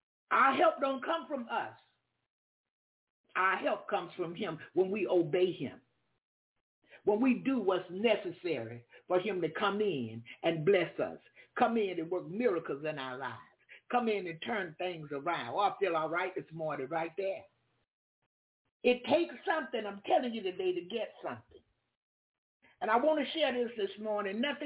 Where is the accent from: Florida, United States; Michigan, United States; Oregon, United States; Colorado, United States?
Florida, United States; Jacksonville; Yeah, I was from Jacksonville, Florida, had just come out of Birmingham, Alabama.